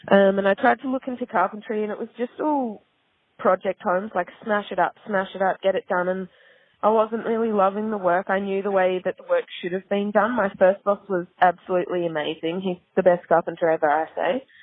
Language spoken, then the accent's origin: English; New Zealand; I am originally from New Zealand, lived here for 8 years now.